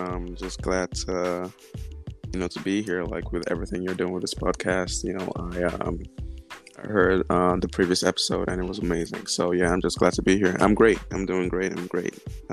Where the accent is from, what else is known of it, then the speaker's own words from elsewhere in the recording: Dubai, United Arab Emirates; also born or lived in Nigeria / Canada; Nigerian, originally from Nigeria, but I grew up in Dubai